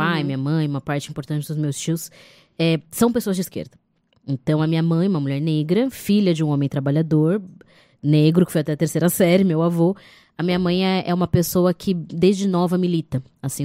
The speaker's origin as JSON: {"language": "Portuguese", "town": "Santos", "region": "São Paulo", "country": "Brazil", "tie": "born or raised there", "said": "eu nasci em Santos, né, onde minha mãe morou por muitas décadas, apesar de ter nascido em Vitória do Espírito Santo."}